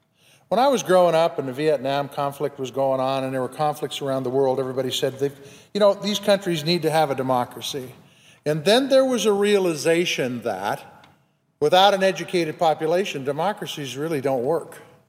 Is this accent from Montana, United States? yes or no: yes; Big Sandy, Montana, United States; My school system in my hometown of Big Sandy has about 175 kids, and that is not an exception for Montana.